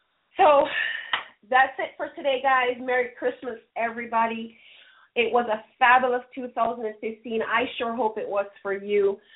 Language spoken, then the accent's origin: English; Jamaica; Patrick Pierce, another new but dear friend, also from my home country, Jamaica.